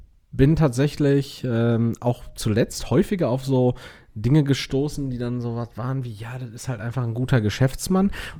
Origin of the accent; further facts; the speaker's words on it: Castrop-Rauxel, North Rhine-Westphalia, Germany; ich komme ja aus Castrop-Rauxel.